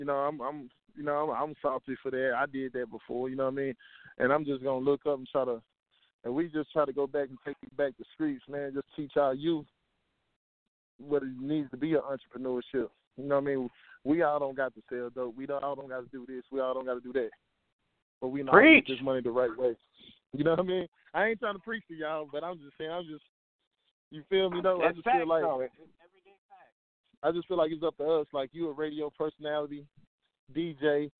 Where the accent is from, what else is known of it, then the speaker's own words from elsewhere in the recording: the South, United States; growing up in the South, you always told, hey, man, you better go get a job.